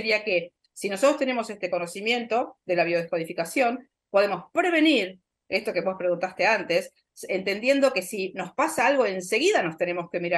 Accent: Buenos Aires, Argentina; Provincia de Buenos Aires.

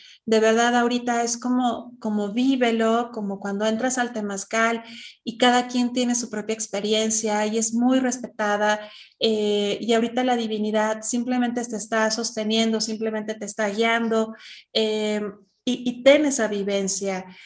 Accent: Mexico; Nosotros vamos a estar en las pirámides de Teotihuacán, que es un portal energético muy importante en mi país.

